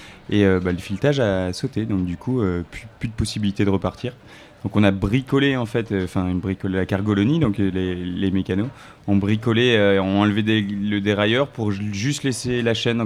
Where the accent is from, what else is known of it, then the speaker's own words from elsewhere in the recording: Lille, Hauts-de-France, France; Moi je viens de Lille